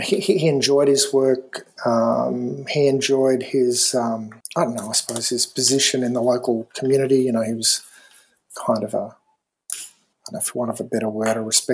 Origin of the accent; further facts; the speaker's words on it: Ingham, Queensland, Australia; was a guy called Frank Rush, who was the parish priest in Ingham, my hometown, for 15 years.